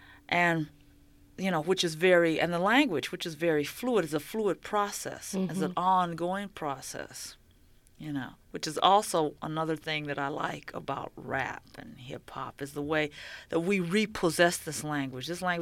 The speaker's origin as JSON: {"language": "English", "country": "United States", "said": "I'm a black of slave origin. I've been cut off from Africa. I am really an American."}